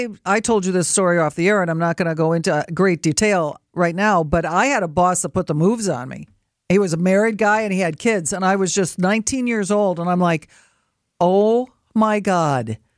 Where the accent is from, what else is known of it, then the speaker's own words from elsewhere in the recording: Wisconsin, United States; Listen to me. I'm from Wisconsin. I need the coupon.